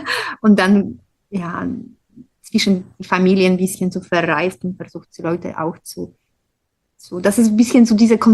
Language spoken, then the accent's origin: German; Poland; German is a second language; now in Bonn, Germany; Ich komme aus Polen und ich bin hier in Bonn schon seit 10 Jahren.